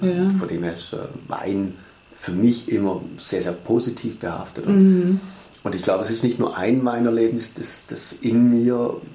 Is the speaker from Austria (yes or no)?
no; Spain; Ich als Spanier habe immer das Iberische.